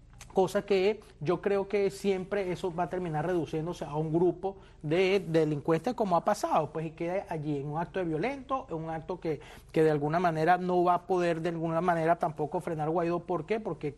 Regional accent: Venezuela; yo soy venezolano

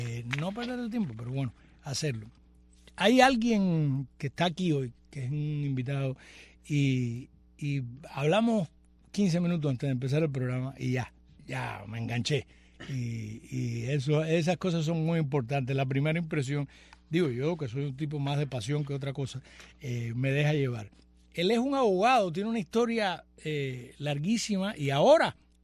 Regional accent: Camagüey, Cuba; porque soy cubano y eso no me lo quita nadie. Y camagüeyano, lo único malo.

